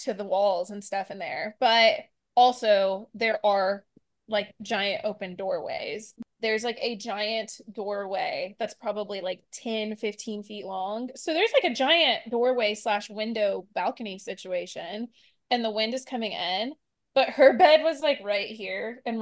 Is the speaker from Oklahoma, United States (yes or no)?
yes; Oklahoma, United States; I am from Oklahoma. And we have summers where it's 90 degrees, 100 degrees, and like 90% humidity.